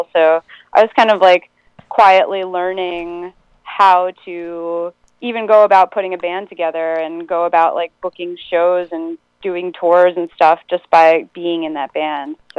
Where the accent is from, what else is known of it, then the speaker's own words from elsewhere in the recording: Rockville Centre, New York, United States; Yeah, well, he's from Baldwin and I'm from Rockville Center. So those towns are like right next to each other.